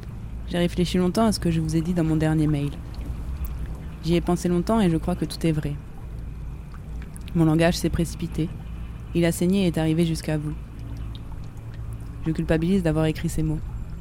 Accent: Brittany, France; born there; Je suis un peu de l'Algérie, un peu de la France. Je suis née en Bretagne, au bord des falaises.

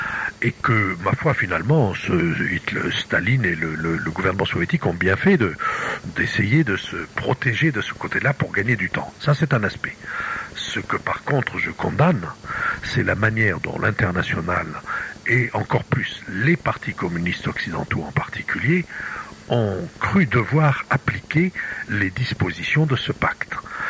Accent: France; nous, en tant que Français

